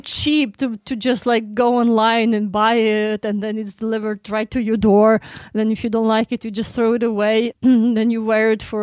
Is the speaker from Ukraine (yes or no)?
yes; Ukraine; English is a second language; now in Germany; I come from Ukraine. I've been here for 4 years